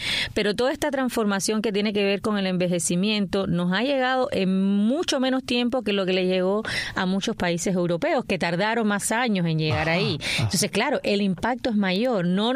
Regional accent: Havana, Cuba; Vivíamos también en un barrio centro habanero, en una casa muy humilde. O sea, yo vengo también del solar de la California, o sea, en un solar, y agradezco esa infancia

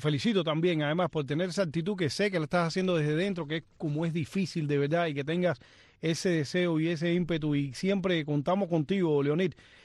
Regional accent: Cuba; nosotros como cubanos

